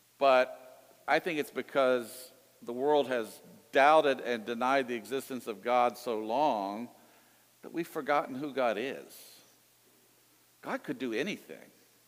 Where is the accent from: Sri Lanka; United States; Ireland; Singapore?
United States; the South; this probably comes from my growing up in the South too